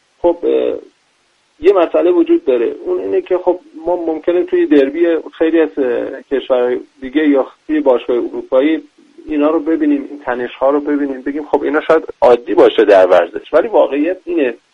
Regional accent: Iran; ما ایرانی هستیم

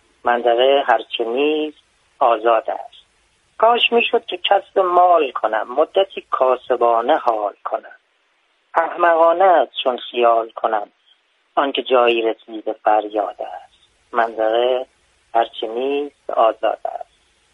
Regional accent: Darab, Fars, Iran; من اصالتا فارسی هستم، داراب.

